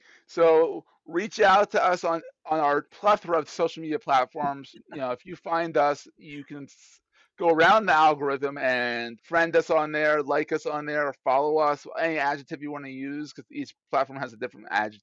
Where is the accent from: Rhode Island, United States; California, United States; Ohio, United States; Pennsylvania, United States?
Pennsylvania, United States; Philadelphia; Everyone's why I always hide my D's because I'm from Philadelphia.